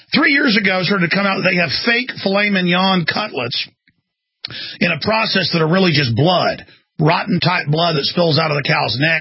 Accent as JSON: {"language": "English", "region": "Texas", "country": "United States", "tie": "born or raised there", "said": "growing up in Texas, I mean, you could drive 2 hours, especially back then, without ever seeing a gas station."}